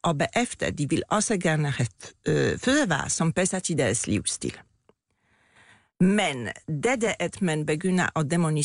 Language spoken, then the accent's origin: Danish; Poland; accent: Polish; Danish is a second language; now in Denmark; for jeg oprindeligt kommer fra Polen.